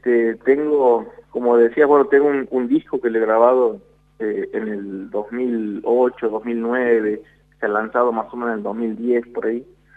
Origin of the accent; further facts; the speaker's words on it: Fernández, Santiago del Estero, Argentina; soy de Fernández, una ciudad a 45 kilómetros al sur, por la Ruta Nacional 34, al sur de la capital de Santiago del Estero.